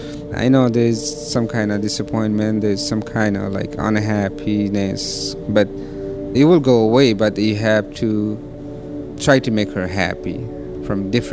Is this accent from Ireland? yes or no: no; Nepal; English is a second language; moved away; I'm from Nepal. First time I came in here for study computer information systems.